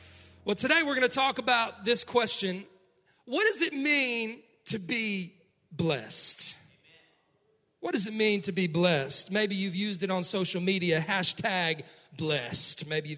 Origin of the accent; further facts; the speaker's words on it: Cleveland, Ohio, United States; If you didn't know, I grew up in Cleveland, Ohio.